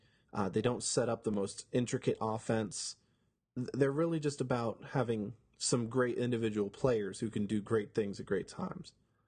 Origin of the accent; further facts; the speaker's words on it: Port Charlotte, Florida, United States; Showed up to Port Charlotte, which I consider to be sort of my hometown